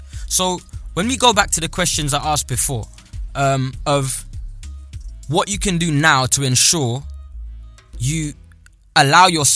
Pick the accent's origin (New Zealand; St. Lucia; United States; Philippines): St. Lucia; Growing up in St. Lucia